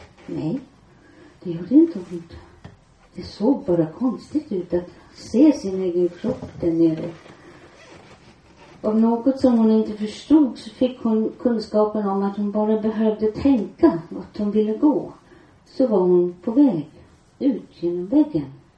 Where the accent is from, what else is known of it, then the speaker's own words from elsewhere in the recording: England, United Kingdom; Swedish is a second language; now in Sweden; Och jag är från England